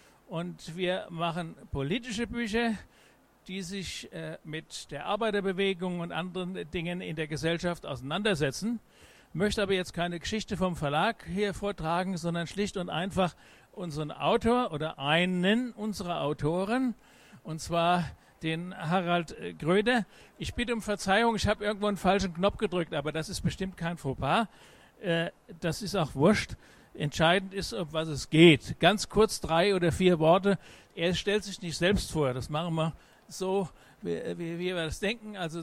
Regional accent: Essen, North Rhine-Westphalia, Germany; Wir kommen aus Essen.

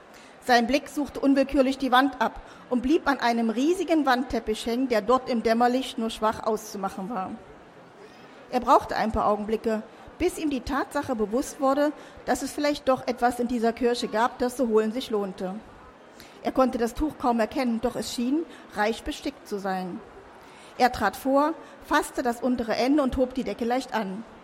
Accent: Halberstadt, Saxony-Anhalt, Germany; weil in Halberstadt, wo ich herkomme, war ein Bischof

